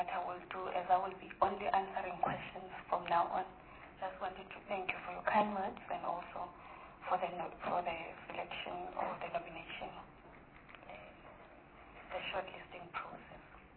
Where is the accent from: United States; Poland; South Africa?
South Africa; probably just as South African in our uniqueness, we then thought we should be quite sectoral